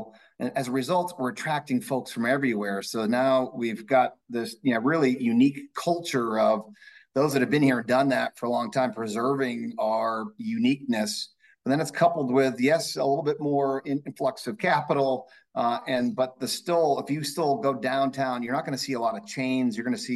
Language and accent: English; New Hampshire, United States; now in St. Petersburg, United States; So I moved from, Keith and I grew up in New Hampshire. So yeah, much different community than St. Petersburg.